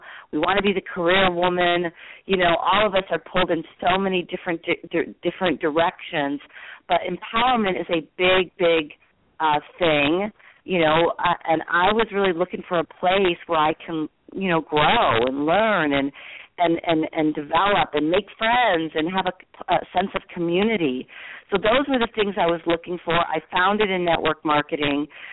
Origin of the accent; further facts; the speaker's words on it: Chicago, Illinois, United States; now in Denver, United States; I'm originally from Chicago.